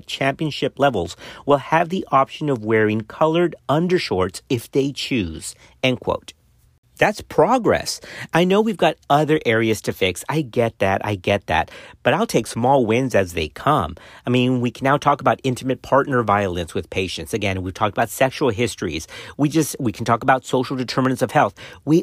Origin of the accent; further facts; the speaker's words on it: Texas, United States; I grew up in South Texas on the border of Mexico. I mean, everybody had sweat stains.